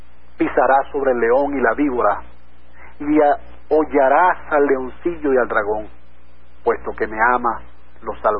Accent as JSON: {"language": "Spanish", "country": "Venezuela", "said": "Las quiero mucho, mis queridas Gómez, mi pueblo venezolano, resiliencia"}